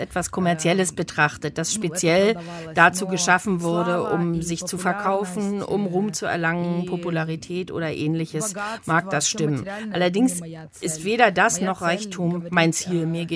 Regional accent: Ukraine; first language Ukrainian; German is a second language; Dahingegen ist mein Wortschatz im Ukrainischen sehr groß. Es ist schließlich meine Muttersprache, deshalb kann ich da viel mehr ausdrücken.

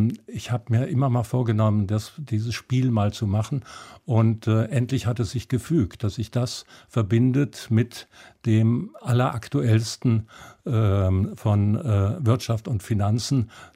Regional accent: Germany

